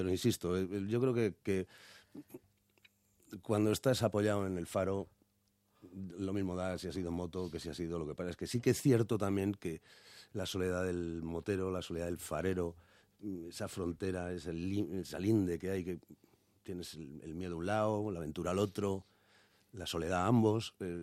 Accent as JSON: {"language": "Spanish", "town": "Zahara de los Atunes", "region": "Andalusia", "country": "Spain", "said": "yo soy de Zara Los Atunes"}